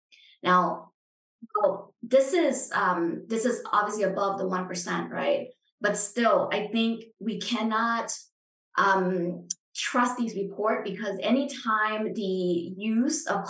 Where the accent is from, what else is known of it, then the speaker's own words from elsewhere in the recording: Champasak, Laos; Wat Phu, you know, in my hometown in the south